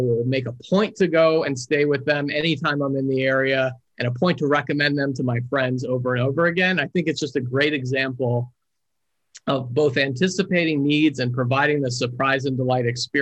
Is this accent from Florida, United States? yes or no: yes; Florida, United States; So I'm also from South Florida and lived in the Palm Beach area and went to the Breakers Hotel.